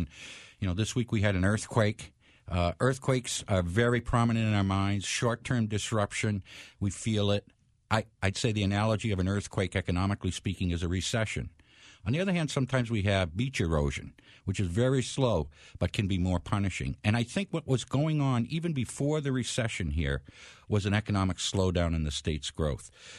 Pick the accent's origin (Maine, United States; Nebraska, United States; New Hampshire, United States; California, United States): New Hampshire, United States; I grew up in New Hampshire. I was born here in 46. I'm kind of a little embarrassed to say. But I grew up in a slow-growing, relatively unaffluent New Hampshire.